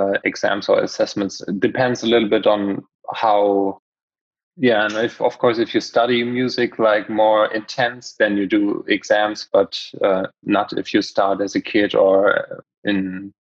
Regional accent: Paderborn, North Rhine-Westphalia, Germany; English is a second language; now in Cologne, Germany; I'm based in the center of Germany, kind of in Cologne. Born and raised in Paderborn. It's a smaller town, also not very far from here.

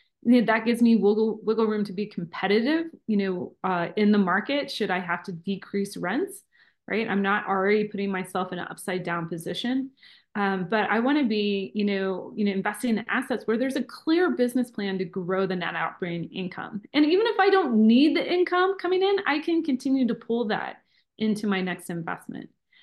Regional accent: Colorado, United States; I'll also invest in my home state, Colorado.

